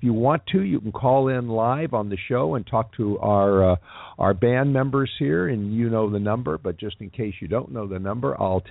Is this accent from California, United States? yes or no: yes; Los Angeles, California, United States; Let me welcome you to my hometown, Los Angeles, where you're going to be playing tonight at the legendary Wiltern Theater